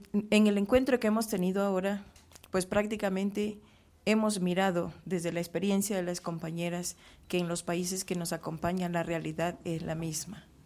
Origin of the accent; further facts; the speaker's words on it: Sucumbíos, Ecuador; de la Amazonía Ecuatoriana, principalmente de Sucumbíos y representando también a la provincia de Orellana